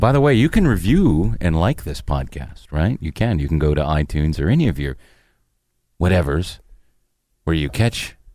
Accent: Bath, New York, United States; Hey, this is … I'm from Bath, New York, and I've been listening to the Radio Labyrinth for quite a while.

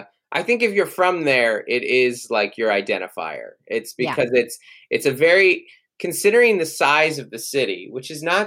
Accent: Seattle, Washington, United States; now in San Diego, United States; So I'm from Seattle. Seattle is where I'm from and born and raised, and kind of consider myself a little more of a Seattleite than a San Diegan, even though we've been here for almost 10 years.

